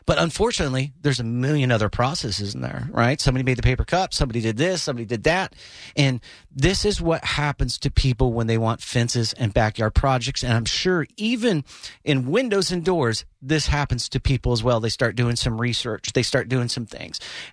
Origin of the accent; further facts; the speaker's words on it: Oviedo, Florida, United States; We're both from Oviedo.